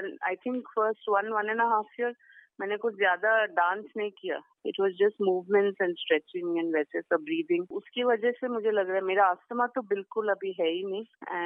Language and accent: Hindi; Bangalore, Karnataka, India; हम बैंगलोर के रहने वाले हैं